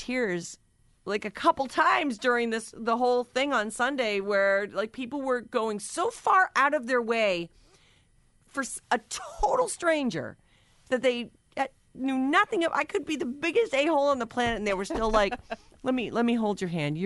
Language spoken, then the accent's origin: English; Boston, Massachusetts, United States; but I'm from Boston where people are not unfriendly, but are very direct.